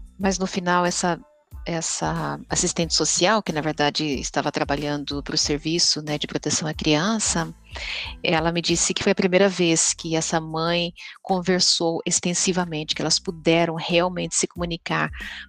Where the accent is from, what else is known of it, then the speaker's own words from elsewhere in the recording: Salto de Pirapora, São Paulo, Brazil; also born or lived in Memphis, United States; now in Texas, United States; Eu sou brasileira, de São Paulo, do interior de São Paulo, de Salto de Pirapora, e moro nos Estados Unidos, no Texas agora, né, há 20 anos, dos quais 10 eu vivi no meio dos Estados Unidos, no estado chamado Tennessee, por 10 anos